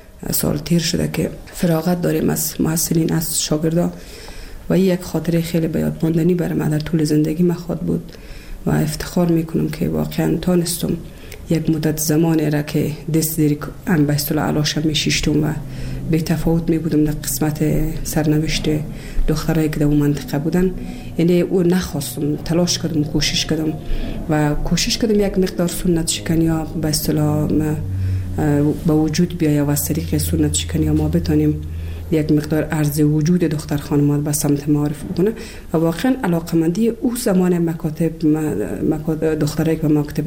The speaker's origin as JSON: {"language": "Persian", "region": "Kabul", "country": "Afghanistan", "tie": "born or raised there", "also_born_or_lived": "Bamyan", "said": "ولسوالی شیبر ولایت بامیان هستم. در سال 1356 در یک خانواده روشن فکر من در ولایت کابل به دنیا آمدم و تحصیلات خودم در کابل به پایان رساندم تا صنف 12"}